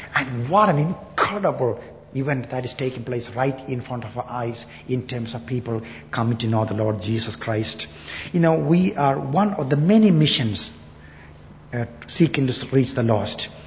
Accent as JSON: {"language": "English", "country": "India", "tie": "born or raised there", "moved": "as an adult", "lives_now": "United States", "said": "And I grew up in India and going to school, always loved fountain pen."}